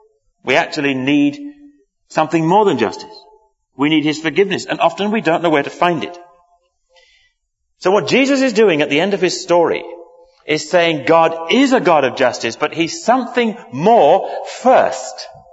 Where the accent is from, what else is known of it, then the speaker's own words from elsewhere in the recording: London, United Kingdom; I'm not regularly from London. I can't really stand the place. I have to come here from time to time. I feel I need a bath when I go home. I was brought up here, and I'm glad to have escaped.